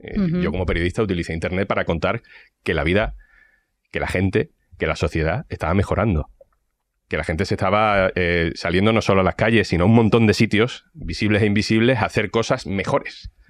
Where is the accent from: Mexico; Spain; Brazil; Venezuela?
Spain; Seville, Andalusia; Yo soy de Sevilla